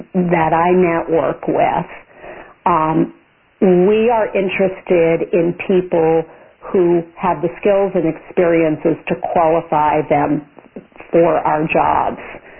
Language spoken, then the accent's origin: English; Milwaukee, Wisconsin, United States; And by the way, I'm from Milwaukee, so shout out to you.